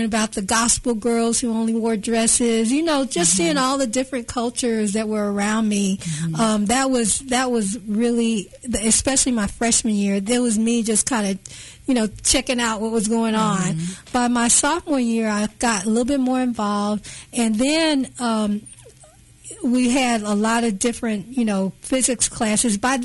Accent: Kansas City, United States; And honestly, I just didn't get that growing up in Kansas City like that.

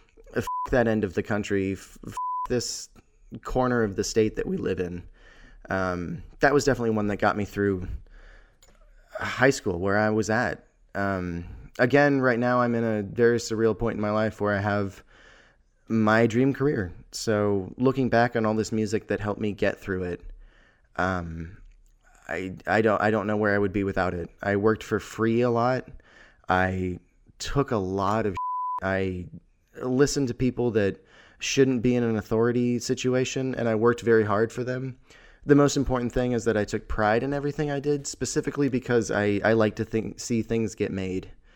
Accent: California, United States; Growing up in the North Bay, Marin was sort of the terrible example of who we are.

